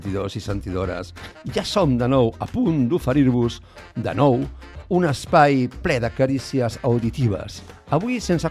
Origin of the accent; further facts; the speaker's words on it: Barcelona, Catalonia, Spain; al Museu de la Guitarra del carrer Portaferrissa de Barcelona. Feia molt que no trepitjava la meva ciutat natal